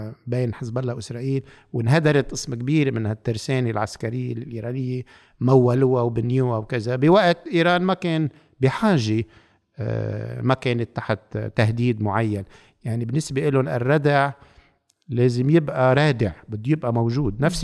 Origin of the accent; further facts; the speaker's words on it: Lebanon; وعندي علاقاتي كمان أنا كلبناني بقول يعني بدون زيادة عواطف